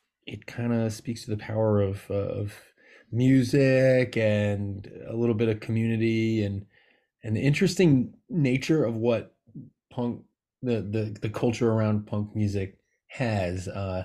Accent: Massachusetts, United States; but I was from Massachusetts, and the big kind of reigning sound and scene was the Boston straight edge and Boston hardcore sound

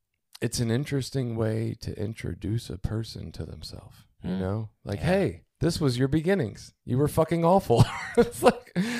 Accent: Baltimore, Maryland, United States; born there; I was born in Baltimore City, obviously.

